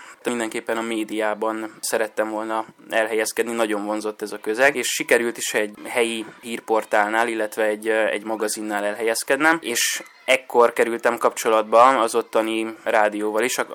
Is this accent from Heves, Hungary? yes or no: yes; Heréd, Heves, Hungary; Nem Egerben nőttem fel. Valójában én egy kis faluból származom, egy 60 melletti 2000 fős kis település, aminek az a neve, hogy Heréd.